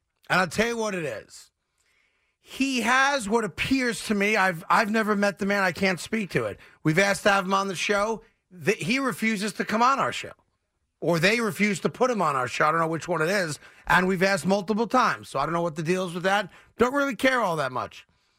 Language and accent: English; New York, United States; I'm also a New Yorker. I want New York teams to do well.